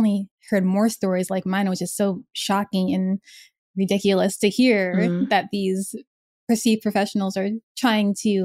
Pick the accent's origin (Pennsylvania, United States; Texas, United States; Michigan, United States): Pennsylvania, United States; I grew up in the outside of Philadelphia. So to get more city experience and just to have a nice little change of pace, I moved to Philadelphia and went to Drexel University.